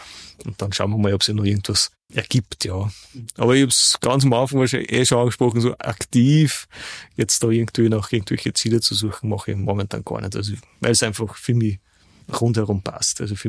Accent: Upper Austria, Austria; ich komme aus dem Müviertel

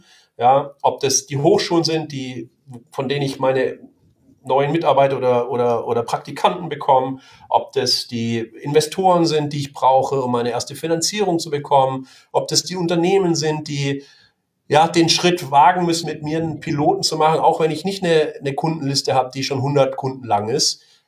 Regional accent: Germany; ich möchte zurückgeben an meine Heimat. Und ich komme nicht aus Heilbronn selber, aber ich denke da Deutschland.

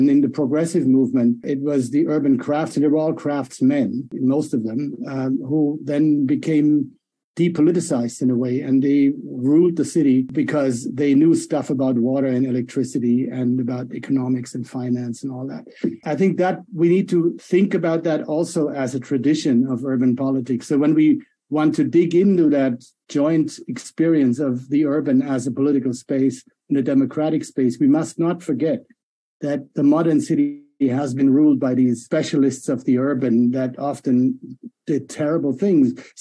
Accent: Italy; I had nothing to do with it, even though I came from Italy.

